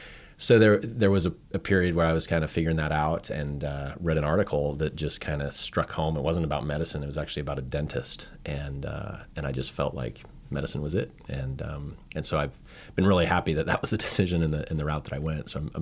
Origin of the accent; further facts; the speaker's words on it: Utah, United States; But I grew up near Salt Lake City, a suburb outside of there. I was the oldest of five kids